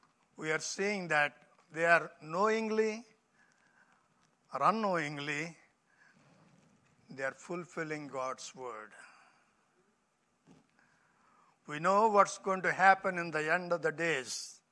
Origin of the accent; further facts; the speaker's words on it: India; You can tell that we are from India. India is halfway around the world.